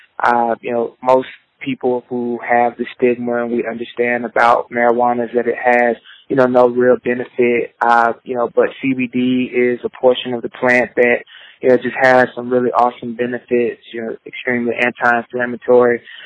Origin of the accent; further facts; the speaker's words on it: Alabama, United States; I'm originally from Alabama. I went to school at Alabama A&M, where I got a degree in marketing.